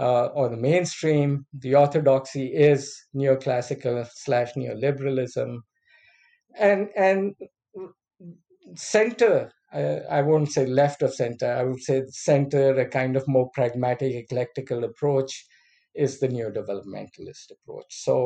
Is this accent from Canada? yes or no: no; Pakistan; English is a second language; moved away as an adult; I came from Pakistan, very keen to hope for something that would provide, as I said, hope for low-income countries